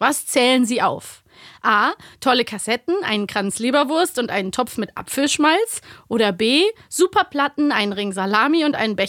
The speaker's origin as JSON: {"language": "German", "town": "Cologne", "region": "North Rhine-Westphalia", "country": "Germany", "said": "Ich komme aus Köln."}